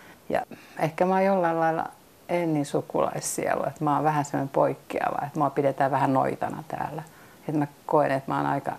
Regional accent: Helsinki, Uusimaa, Finland; now in Padasjoki, Finland; ja olen Helsingistä kotoisin, mutta muuttanut eläkepäivinä tänne Padasjoelle

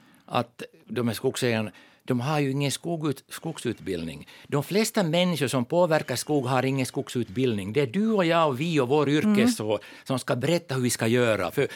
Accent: Ostrobothnia, Finland; Jag är ju hemma från Österbotten här som fritidshuset och jag brukar säga att jag lever i exil för att det var via skogsbruket som jag hamnade i exil.

